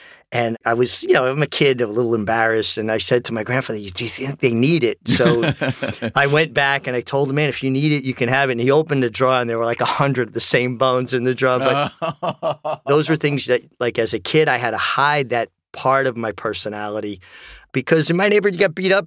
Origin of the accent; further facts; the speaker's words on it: Brooklyn, New York, United States; Growing up in Brooklyn, New York, I didn't really have access to horses per se.